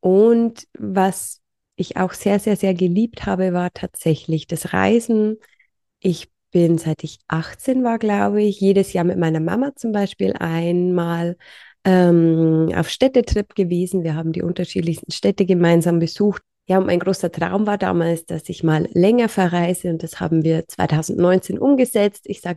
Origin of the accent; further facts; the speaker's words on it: Bavaria, Germany; ich bin mittlerweile 35 und ich komme aus Niederbayern. Ich wohne in der Nähe vom schönen Passau. Bin hier aufgewachsen, war dann für eine kurze Zeit mal zum Studieren in Regensburg und bin dann aber wieder zurückgezogen.